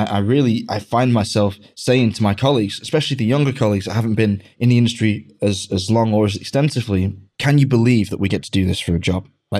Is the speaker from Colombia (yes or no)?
no; England, United Kingdom; moved away as an adult; now in Germany; I miss my hometown. I'll probably never go back to live in England. I got a German girlfriend. I'm probably going to stay here for the rest of my life, but I'll always, always rank flying home over the Peak District and landing in Manchester